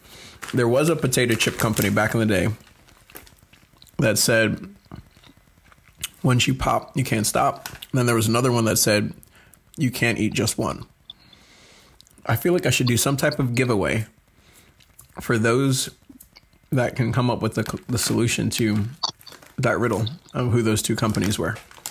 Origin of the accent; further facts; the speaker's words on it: New York, United States; So that's why I mean, look, I'm from Long Island.